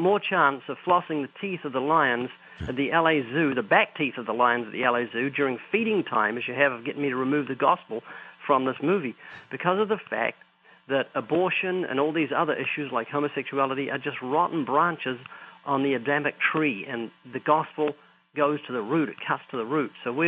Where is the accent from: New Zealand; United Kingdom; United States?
New Zealand; because I'm from New Zealand